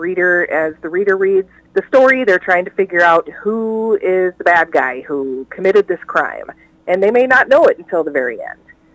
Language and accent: English; Plymouth, Minnesota, United States; also born or lived in Williston, North Dakota; I grew up here in the Twin Cities in Plymouth, Minnesota, is where what I call home. I did spend a bit of my childhood out in Williston, North Dakota, most of my elementary school years